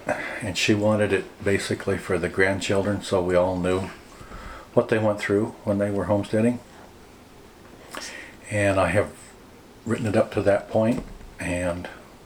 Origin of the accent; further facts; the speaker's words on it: Kalispell, Montana, United States; also born or lived in Helena; I was born in Helena in 1946, and we came to Kalispell and moved down by the Outlaw Inn. We had a house there where they've got apartment buildings now, and we lived there for a year or two. We moved to the North Fork then